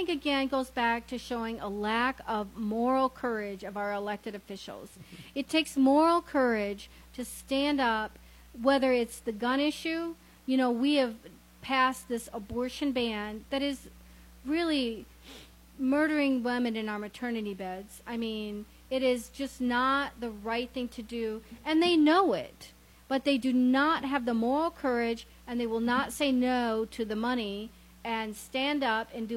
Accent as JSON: {"language": "English", "region": "Michigan", "country": "United States", "tie": "born or raised there", "said": "And growing up in Michigan, there was hunting season, but the conversation was, if you see a gun, come home."}